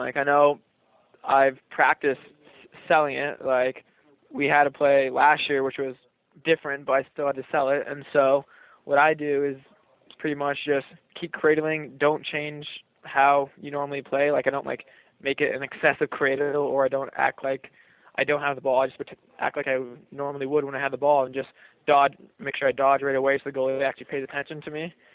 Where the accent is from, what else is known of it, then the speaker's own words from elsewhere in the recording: Washington, United States; Well, like you said, yeah, I'm from Washington. We don't run that same style as the Canadians